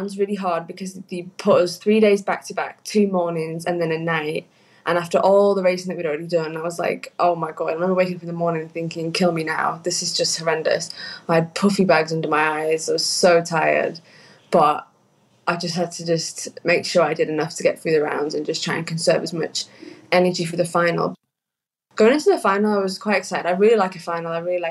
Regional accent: United Kingdom; because we'd already had the World Champs and the Commonwealth Games being British.

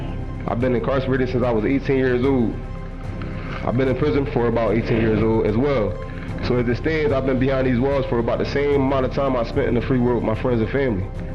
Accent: Philadelphia, Pennsylvania, United States; I was born and raised in Philadelphia, North Philly. And anybody knows me, I'm Philly through and through.

